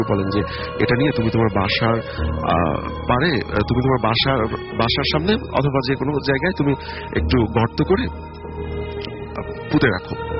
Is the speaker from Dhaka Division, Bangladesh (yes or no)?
yes; Baliakandi, Dhaka Division, Bangladesh; now in Dhaka, Bangladesh; আমার গ্রামের বাড়ি রাজবাড়ির বালিয়াকান্দিতে ঘটা একটি ঘটনা